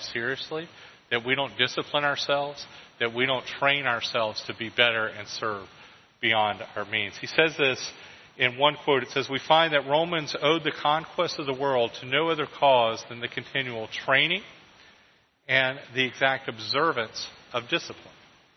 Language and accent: English; Tampa, Florida, United States; Where I grew up in Tampa, it's a military town.